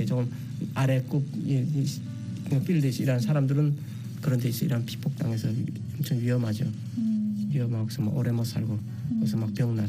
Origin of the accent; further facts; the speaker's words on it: North Korea; 북한에서 왔다는 걸 숨기기 위해서